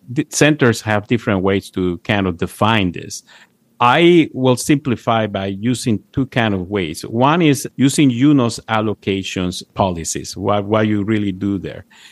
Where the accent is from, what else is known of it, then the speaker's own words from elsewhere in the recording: Panama; moved away as an adult; now in United States; I came to the States. I'm originally from Panama. I came to the States to look for specialized in GI and nutrition.